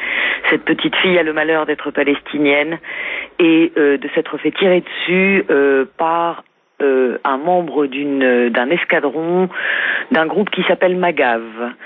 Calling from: Paris, Île-de-France, France; de Paris et je voudrais laisser un message

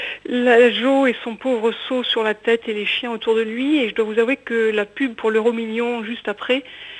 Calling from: Avignon, Provence-Alpes-Côte d'Azur, France; d'Avignon. Je viens d'écouter le reportage

